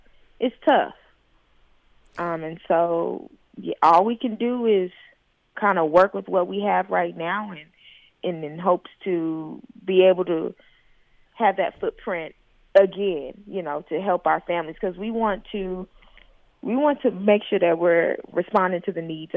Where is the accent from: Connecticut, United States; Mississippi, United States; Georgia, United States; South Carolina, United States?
Georgia, United States; Atlanta; You know, I'm from Atlanta, so it's not as intimate, you know.